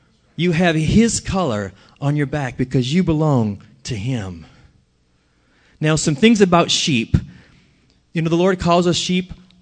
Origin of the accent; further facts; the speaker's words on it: New Orleans, Louisiana, United States; And, of course, I am from New Orleans, and I was nowhere ever near farm animals until I was a teenager.